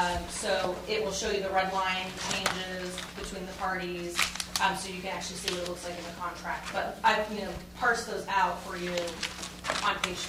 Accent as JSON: {"language": "English", "town": "Anchorage", "region": "Alaska", "country": "United States", "tie": "born or raised there"}